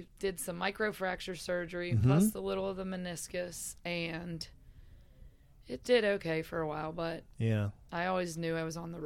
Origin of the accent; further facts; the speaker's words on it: Rayland, Ohio, United States; I'm actually from Ohio.